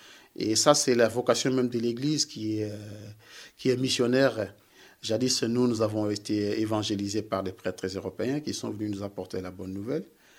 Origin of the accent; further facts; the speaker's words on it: Kinshasa, DR Congo; Donc, je suis originaire du Congo, Kinshasa. Donc, je suis né il y a 48 ans à Kinshasa.